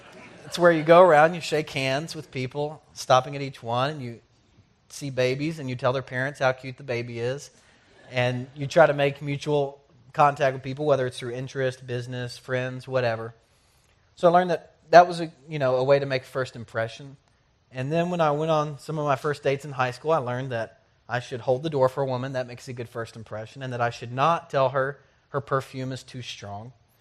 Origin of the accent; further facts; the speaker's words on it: Conyers, Georgia, United States; born there; I was born in Conyers, Georgia, about 30 miles from here. I'm 25 years old